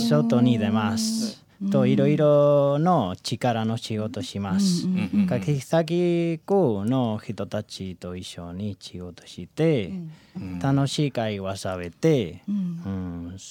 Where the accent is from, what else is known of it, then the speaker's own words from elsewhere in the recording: Spain; now in Niigata, Japan; 私はスペイン人の人です。新潟に住んでいます。